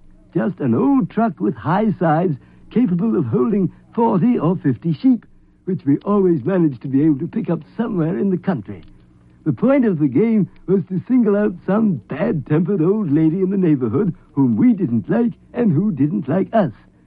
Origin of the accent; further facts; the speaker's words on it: Toronto, Ontario, Canada; another game I used to enjoy as a boy growing up in Toronto